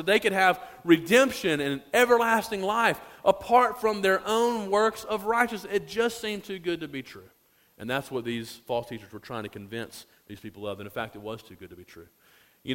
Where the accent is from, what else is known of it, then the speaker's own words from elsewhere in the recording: Alabama, United States; I remember growing up in Alabama, and we did not have the lottery at a certain point